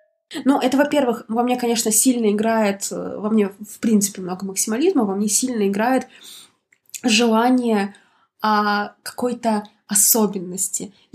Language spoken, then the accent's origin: Russian; Siberia, Russia; мы миллениалы, мы сибиряки